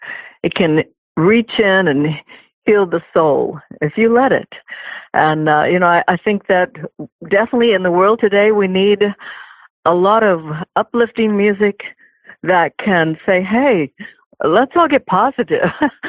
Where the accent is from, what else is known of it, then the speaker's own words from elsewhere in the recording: Paintsville, Kentucky, United States; born there; Well, you know, I was born in Paintsville, and I'm the last out of eight children. So I was the only one born in a hospital. And not up in Butcher Holler, Kentucky, like all the others.